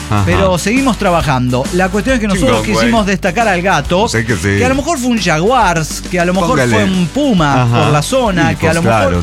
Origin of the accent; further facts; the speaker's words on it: Argentina; uno como argentino